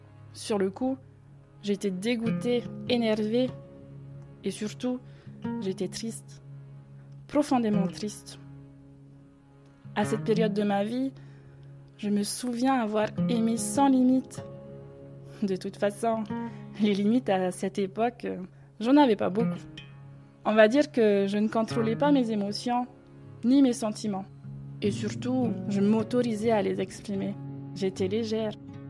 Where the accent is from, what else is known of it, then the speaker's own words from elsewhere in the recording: Windward Islands, French Polynesia; J'ai grandi à Tahiti, l'île principale de la Polynésie française. Chez nous, on roule les airs.